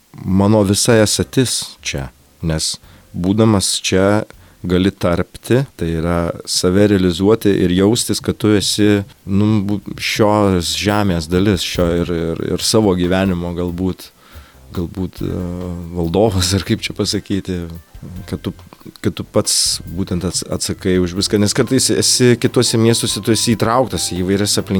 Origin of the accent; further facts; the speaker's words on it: Alytus, Alytus County, Lithuania; Sakydamas, kad gal ne visai esu Alytiškis, turiu omeny, kad gal labiau esu pasaulio būtent Alytiškis, kur būna ir ten, ir ten, ir ten.